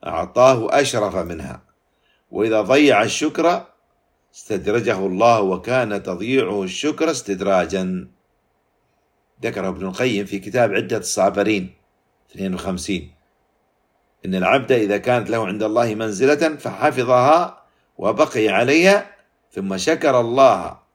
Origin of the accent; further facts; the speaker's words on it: United Arab Emirates; أن يحفظ بلادنا الإمارات وبلاد